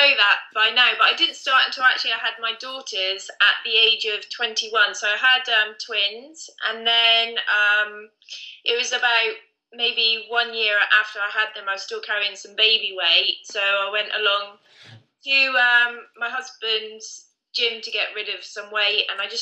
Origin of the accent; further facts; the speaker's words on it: England, United Kingdom; Cause no, I'm not. I'm English.